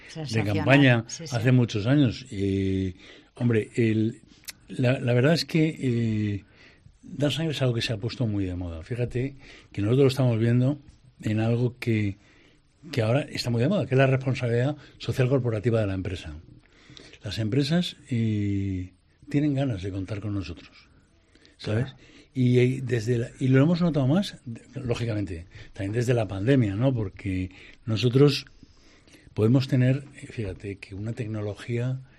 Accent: Valencian Community, Spain; somos solidarios, los valencianos, pero somos individualistas.

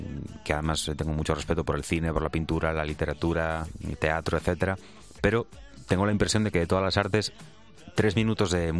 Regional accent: Santiago de Compostela, Galicia, Spain; el acento ya de primeras, que me acompaña siempre. Y lo segundo, yo creo que siempre llevo la típica palabra que se dice que es como muy gallega, que es la morriña.

